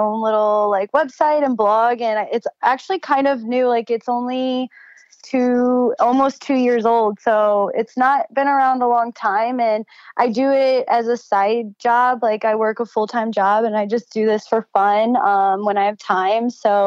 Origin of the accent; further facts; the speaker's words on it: St. Louis, Missouri, United States; now in New York, United States; Like I respect Missouri and I respect growing up in St. Louis, but honestly, like New York is just, it's so cool.